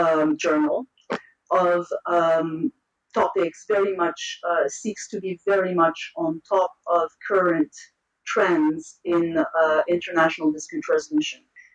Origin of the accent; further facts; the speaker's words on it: Montreal, Quebec, Canada; moved away as an adult; now in London, United Kingdom; I am a Canadian by birth and I come from Montreal. But I have spent the past too many years practicing in London in arbitration.